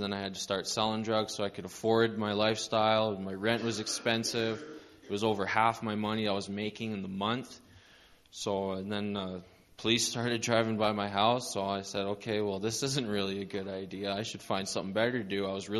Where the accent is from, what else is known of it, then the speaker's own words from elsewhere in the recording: Rocky Mountain House, Alberta, Canada; also born or lived in Saskatoon, Canada; I'm 24 years old, and I'm from Rocky Mountain House, Alberta.